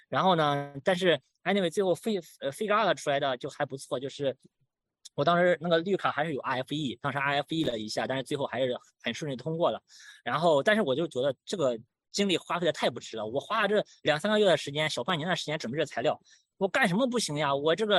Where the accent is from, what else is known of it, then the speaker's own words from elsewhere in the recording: China; 尤其是我们中国人和印度人，名额都比较少